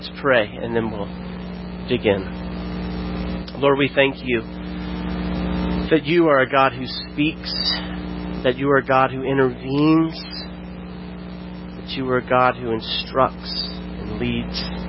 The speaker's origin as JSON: {"language": "English", "region": "Florida", "country": "United States", "said": "I'm from Florida, was in Florida in 1986"}